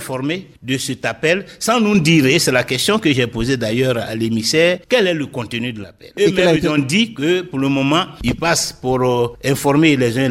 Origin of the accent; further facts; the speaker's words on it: Côte d’Ivoire; moi, personnellement, en tant qu'Ivoirien, en tant qu'homme politique qui veut faire avancer le pays